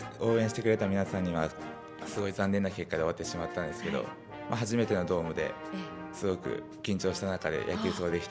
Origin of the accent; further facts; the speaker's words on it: Hokkaido, Japan; 北海道です。